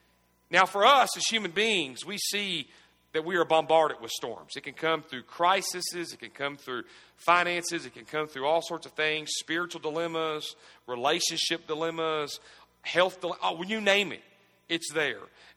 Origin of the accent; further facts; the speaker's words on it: Owensboro, Kentucky, United States; I grew up here in Owensboro. I'm a native of Owensboro